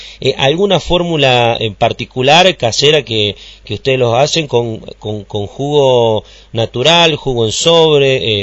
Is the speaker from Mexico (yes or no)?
no; Argentina; como somos argentinos todos